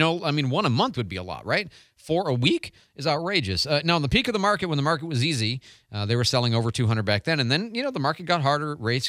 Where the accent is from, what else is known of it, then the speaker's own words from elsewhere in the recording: Detroit, Michigan, United States; I was raised in Detroit. That just makes me.